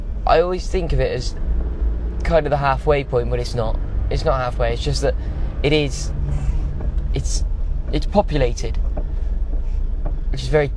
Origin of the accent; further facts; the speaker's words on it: Bristol, South West England, United Kingdom; I am currently driving from Bournemouth to Bristol, which is my home city